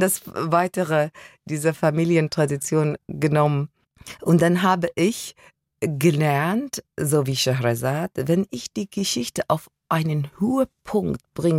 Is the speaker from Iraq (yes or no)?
yes; Iraq; Geprägt haben mich meine Kindheit im Irak, die Geschichten meines Vaters und die Erkenntnis, ich bin anders, aber es ist gut so.